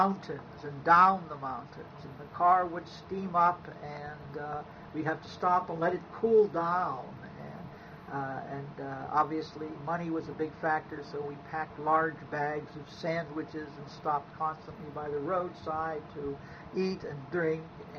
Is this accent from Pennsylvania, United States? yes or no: yes; Pittsburgh, Pennsylvania, United States; I grew up in East End. I grew up on Hayes Street in East End, and I went to Fulton Elementary School and Peabody High School before I entered the University of Pittsburgh.